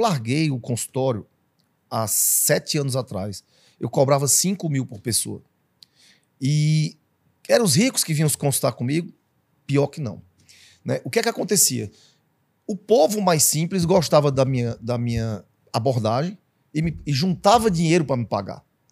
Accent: Ceará, Brazil; Eu também tenho lugar de fala, que eu sou cearense

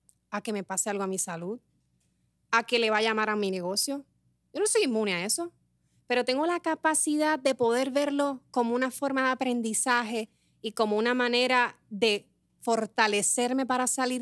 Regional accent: Peñuelas, Puerto Rico; also born or lived in San Juan; yo soy natural de Peñuela, mami, yo voy a vivir en San Juan cuando sea grande. En San Juan me desarrollé.

